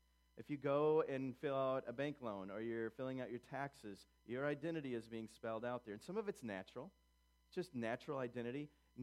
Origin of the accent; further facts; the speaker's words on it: United States; Okay, yeah, I'm American, I'm a guy, but what?